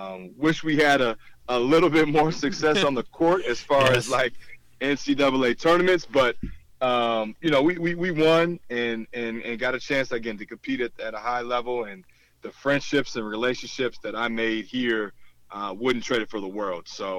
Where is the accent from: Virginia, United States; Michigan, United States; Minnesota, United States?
Minnesota, United States; Minneapolis; I did. I grew up in South Minneapolis.